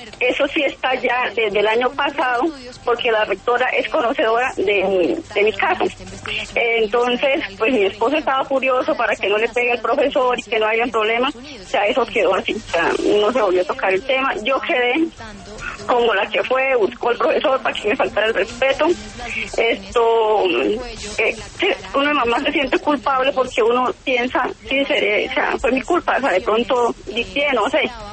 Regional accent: Santander, Colombia; Bueno, como santandereana voy a hablar a calzón quitado.

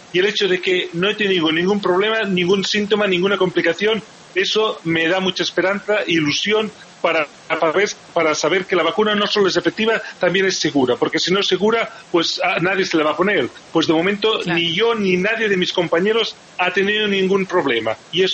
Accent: Barcelona, Catalonia, Spain; born there; vive en Barcelona, es mi ciudad natal

